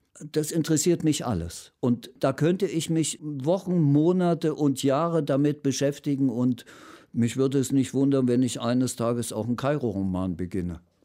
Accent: Frohburg, Saxony, Germany; Also Froburg alleine wäre mir als Heimat überhaupt zu wenig. Das muss der große Verbund da in Sachsen sein und von mir aus auch in Deutschland.

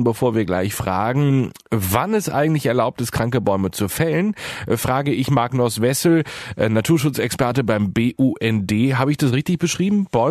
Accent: Berlin, Germany; now in Cologne, Germany; Meine Heimatstadt Berlin zähle ich tatsächlich zu den grüneren in Deutschland.

